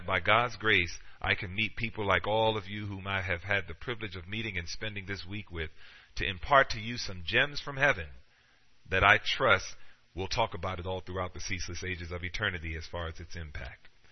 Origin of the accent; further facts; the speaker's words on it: Queens, New York, United States; You know, growing up in Queens, New York, I grew up where hip-hop was birthed, okay?